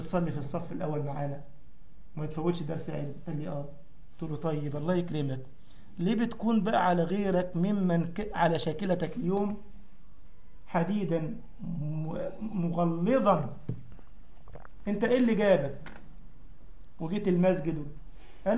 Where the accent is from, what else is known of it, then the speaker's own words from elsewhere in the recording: Egypt; يعني اذكر عندنا في مصر